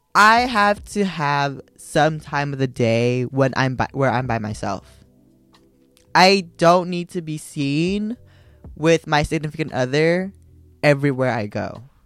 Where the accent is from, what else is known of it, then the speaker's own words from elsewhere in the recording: Philippines; And so I grew up Filipino. Well, I am Filipino. Well, I grew up in a big Filipino family.